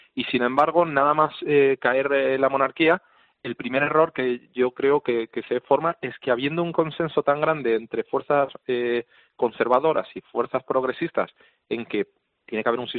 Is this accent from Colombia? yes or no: no; Spain; lo que somos incapaces los españoles en ese momento